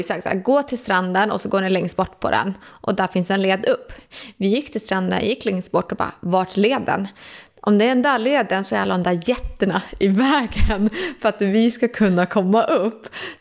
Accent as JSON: {"language": "Swedish", "country": "Sweden", "said": "hemma i Sverige så har jag ändå så här, jag vill gå 10 000 steg per dag"}